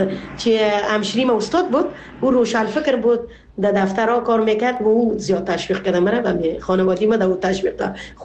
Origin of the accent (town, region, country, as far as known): Afghanistan; now in Canada